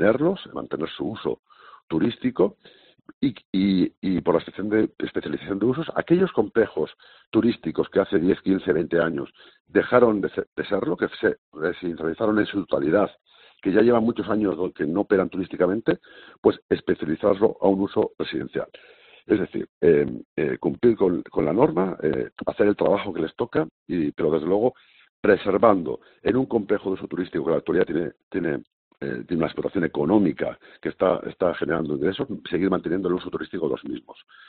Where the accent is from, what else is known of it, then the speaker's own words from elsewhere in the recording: Basque Country, Spain; born there; yo soy nacido en el País Vasco